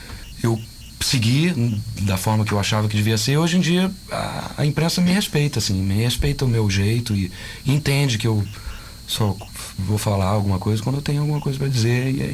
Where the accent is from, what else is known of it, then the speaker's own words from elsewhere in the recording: Minas Gerais, Brazil; eu sou mineiro.